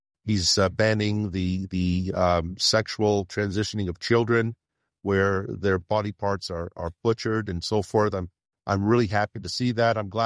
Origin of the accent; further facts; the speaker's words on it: Canada; I speak as a Canadian in saying that.